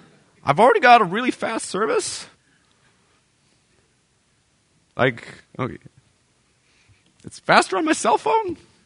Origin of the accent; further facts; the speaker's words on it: Canada; But you'd be like, no, thank you, because we're Canadian.